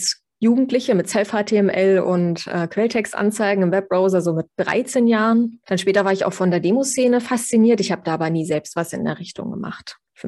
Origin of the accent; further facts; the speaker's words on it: Berlin, Germany; Ich komme ursprünglich aus Berlin, aber ich lebe und arbeite in Brandenburg und genieße demnach die neu gewonnene Ruhe außerhalb der Großstadt.